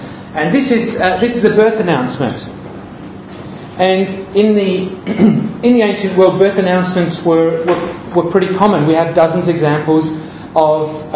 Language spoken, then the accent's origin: English; Australia; maybe less so in this part of the world, I'm from Australia